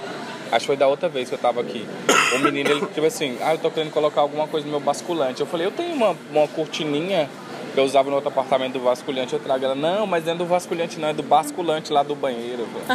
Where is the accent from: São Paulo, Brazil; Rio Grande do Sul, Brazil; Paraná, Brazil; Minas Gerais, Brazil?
Minas Gerais, Brazil; also born or lived in Northeast Brazil; eu sou mineiro, tá? Eu só morei lá muito tempo, no Nordeste.